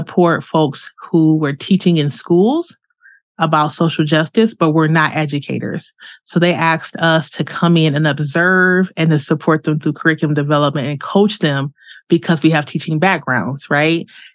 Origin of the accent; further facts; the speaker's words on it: Detroit, Michigan, United States; now in Denver, United States; I am originally from Detroit. I live in Denver